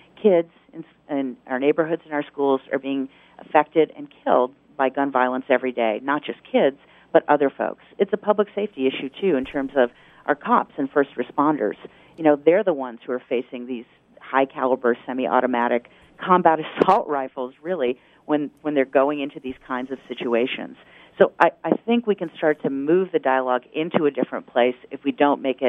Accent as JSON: {"language": "English", "town": "Newtown", "region": "Connecticut", "country": "United States", "tie": "born or raised there", "lives_now": "Washington State, United States", "said": "now this tragedy in Newtown, Connecticut, my home state."}